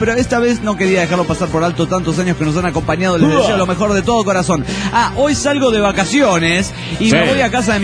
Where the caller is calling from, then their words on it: Lima, Peru; de Lima, Perú.